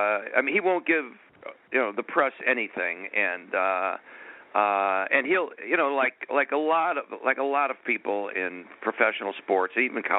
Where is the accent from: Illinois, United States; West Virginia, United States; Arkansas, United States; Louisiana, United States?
Illinois, United States; Chicago; Growing up in Chicago, even the old Comiskey Park.